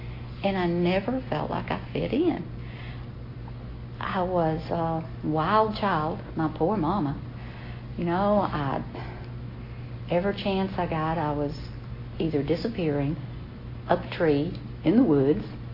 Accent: United States; And I grew up right here in Cherokee County. Both my parents, you know, were hardworking people.

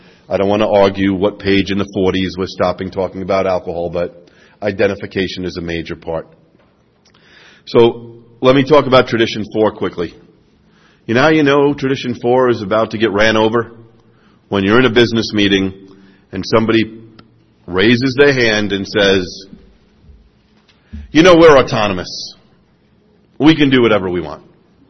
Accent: New York, United States; I'm a Yankee from New York for sure

